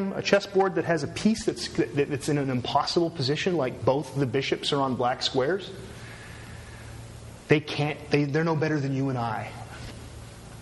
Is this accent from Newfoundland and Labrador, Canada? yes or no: yes; Newfoundland and Labrador, Canada; also born or lived in Corner Brook; It's when I lived in Cornerbrook. I use that one. They'll look at me. Yeah, I'm from Newfoundland.